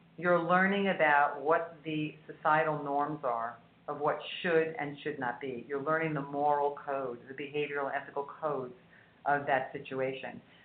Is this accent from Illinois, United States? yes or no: no; New York City, New York, United States; born or raised there; also born or lived in Japan